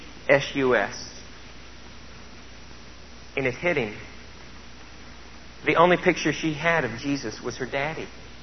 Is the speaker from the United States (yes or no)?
yes; Neosho, Missouri, United States; I'm from Neosho, Missouri. You can kind of trust people a little more there.